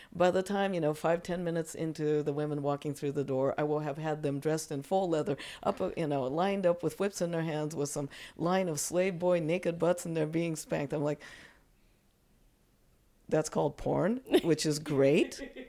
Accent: Japan; Okay, so growing up in Japan, even in Japan, I was a smaller kid.

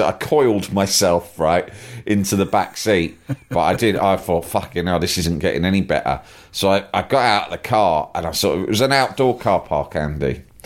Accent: London, United Kingdom; if you come to London, right, as a Londoner, I'm going to tell you how to speak about London.

